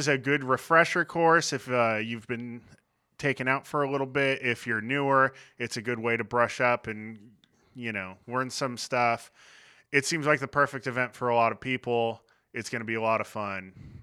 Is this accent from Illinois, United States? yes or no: no; California, United States; So, I grew up in California, and there's a fast food chain out there.